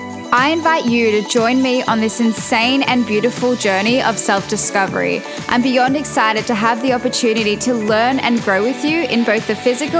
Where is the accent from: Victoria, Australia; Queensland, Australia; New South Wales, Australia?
Victoria, Australia; Melbourne; I am from Melbourne, Australia. Now, prior to the year of 2020, I actually identified as a really radical atheist/realist.